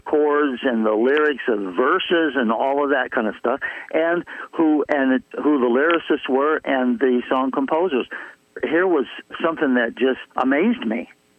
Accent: Michigan, United States; also born or lived in Kentucky; I was born in Kentucky, but I went to school in Michigan.

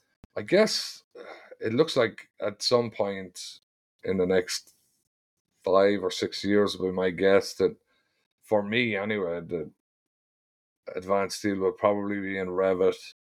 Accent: Ireland; So I'm from Ireland.

